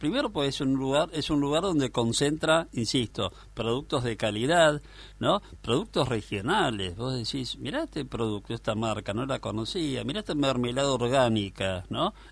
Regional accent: Buenos Aires, Argentina; Yo soy de Buenos Aires, voy para la provincia de Buenos Aires, a un campo, un pueblo

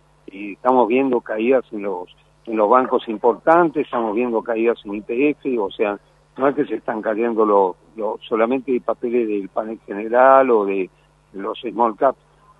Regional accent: Argentina; siento orgullo como argentino de los médicos que tenemos en la Argentina

